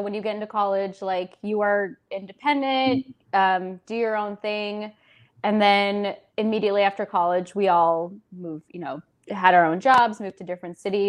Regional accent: Minnesota, United States; I grew up in Minnesota

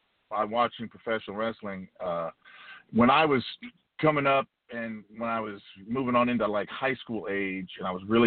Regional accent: Miami, Florida, United States; Like, I grew up in Miami, Florida, so we always watched championship wrestling from Florida

